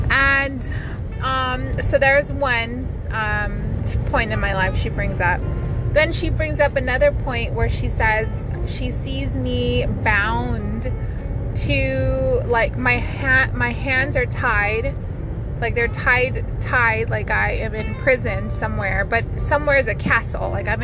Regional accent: Philippines; She's actually Filipino, and I'm Filipino, if you guys don't know that.

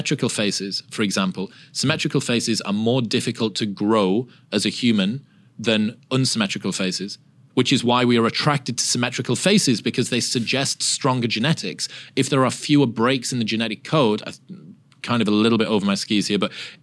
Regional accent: Texas, United States; Dude, I'm from Texas.

